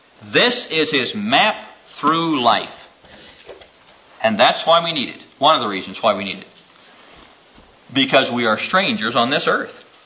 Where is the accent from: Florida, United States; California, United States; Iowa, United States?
Iowa, United States; Neola; You know, I'm from Neola, Iowa. Neola, Iowa is a little town of about 800, 900 people out here in, you know, the boondocks in Iowa.